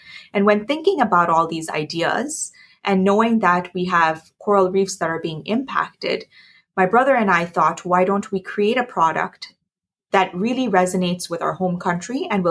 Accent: Curaçao; when I was growing up in Curaçao, I had this label of being that Hindu kid.

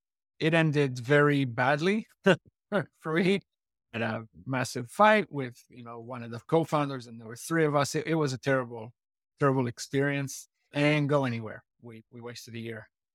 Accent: Israel; I grew up on a farm. I had no plans on becoming, I didn't even know about computers. I grew up on a kibbutz, which is a unique way of life in Israel.

